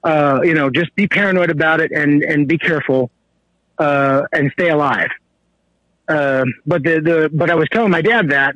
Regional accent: Seattle, Washington, United States; born there; I'm originally born from Seattle, so just good with accent. But my father was born in Harlan, Kentucky.

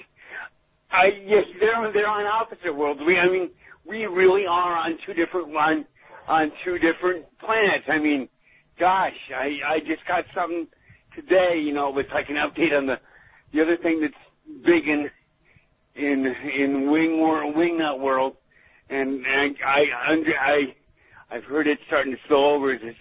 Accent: Canada; I'm a Canadian. I got the Celsius stuff down.

